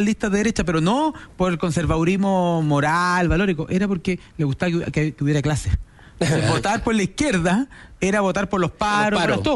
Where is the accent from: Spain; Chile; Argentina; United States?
Chile; San Bernardo, Santiago Metropolitan; yo soy de San Bernardo.